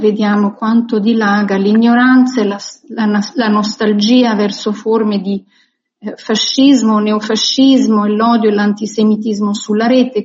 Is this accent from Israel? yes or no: yes; Israel; io sono cresciuta in Israele, siamo cresciuti così